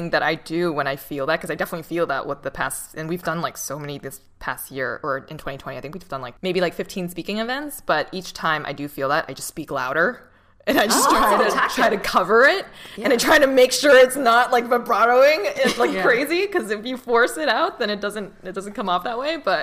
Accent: Boston, Massachusetts, United States; I'm from Boston. Nice to meet you all.

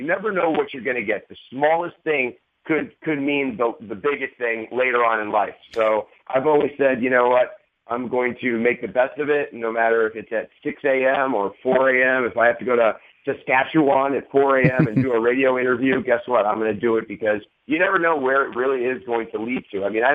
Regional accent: Parma, Ohio, United States; Well, you know, I mean, you know, when you're growing up as a kid growing up in Parma, Ohio, watching you know, Chris Jericho.

